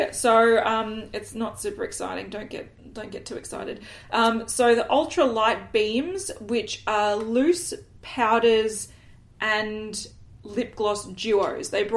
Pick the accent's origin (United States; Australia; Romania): Australia; Yes, well, I actually feel like this is where I really like being an Australian.